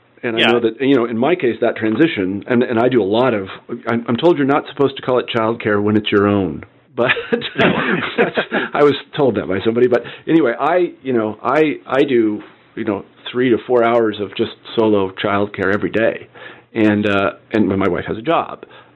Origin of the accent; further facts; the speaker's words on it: Midwest, United States; I mean, I know that I was brought up in the Midwest and I was a jock and all these other things.